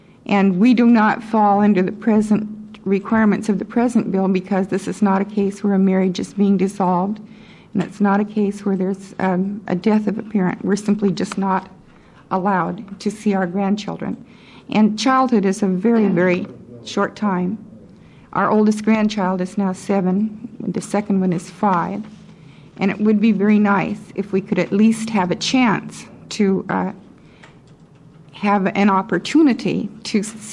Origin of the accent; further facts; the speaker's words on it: Portland, United States; I'm from Portland.